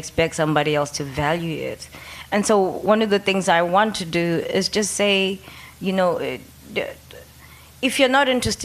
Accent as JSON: {"language": "English", "town": "Soweto", "region": "Gauteng", "country": "South Africa", "also_born_or_lived": "Cape Town", "said": "I come from Soweto. So I'm that black person that doesn't quite fit anywhere."}